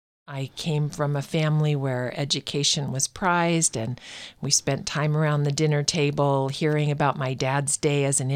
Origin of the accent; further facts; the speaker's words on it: Auburn, United States; I grew up in Auburn, which is not far.